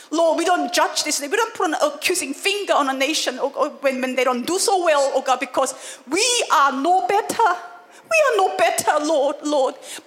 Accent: South Korea; I come from Korea.

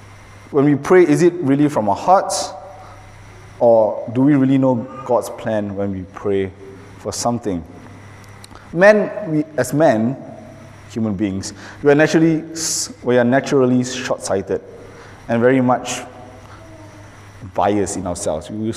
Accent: Malaysia; growing up in Malaysia, and you know, we have a very secular country and a very secular society

